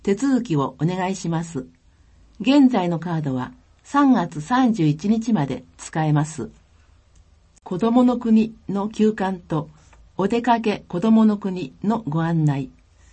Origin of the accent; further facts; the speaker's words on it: New Zealand; Japanese is a second language; now in Japan; 私の母国ニュージーランドでは、子どもたちは幼い頃から先住民族の言葉である